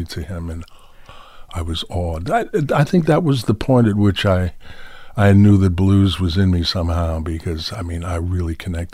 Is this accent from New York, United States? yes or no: yes; New York City, New York, United States; I grew up in New York City. I went to art school in Skowhegan, Maine.